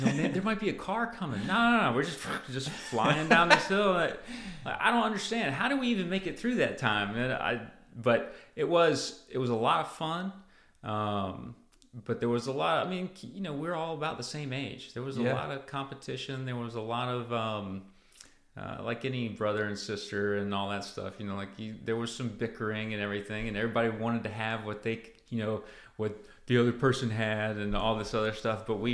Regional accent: Travelers Rest, South Carolina, United States; we grew up in Travelers Rest, and you know, there's almost no traffic.

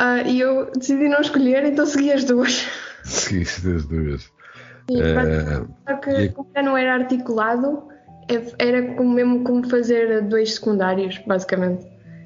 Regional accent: Caminha, Viana do Castelo, Portugal; Eu sempre cresci aqui, portanto, Caminha é a minha terra

